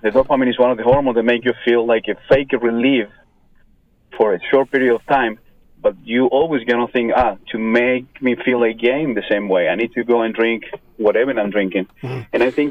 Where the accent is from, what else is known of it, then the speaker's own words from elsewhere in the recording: Argentina; English is a second language; moved away as an adult; I grew up in a winery. My family owns, I'm a third generation of winemaker, and I'm from Argentina, actually, and I moved here 5 years ago